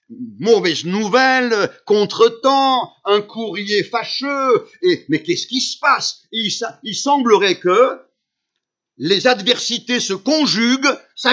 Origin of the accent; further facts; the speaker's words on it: Saint-André-le-Gaz, Auvergne-Rhône-Alpes, France; also born or lived in Armenia; le petit village de l'Isère, qui fut le village qui nous a accueillis, toute la famille, lorsque nous sommes arrivés d'Arménie, Saint-André-le-Gaz.